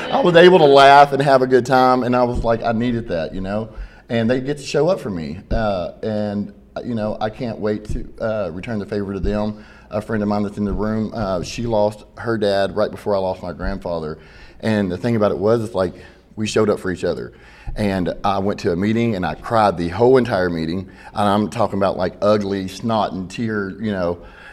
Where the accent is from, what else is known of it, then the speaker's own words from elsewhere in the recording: Panama City, Florida, United States; My family, we're from Panama City originally. My mom and dad divorced, so they moved to, my mom moved to Kentucky.